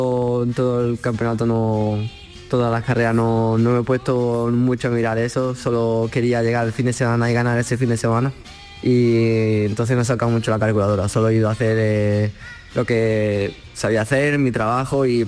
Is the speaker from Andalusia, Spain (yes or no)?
yes; Andalusia, Spain; siempre ganar en Jerez es especial, y ser el primero en hacerlo siendo andaluz, pues más aún